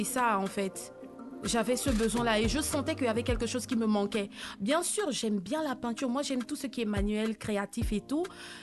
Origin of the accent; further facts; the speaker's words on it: Benin; also born or lived in Togo; moi, j'ai grandi au Bénin et au Togo. Donc, j'ai appris là-bas et ce sont mes grands-parents qui m'ont élevée.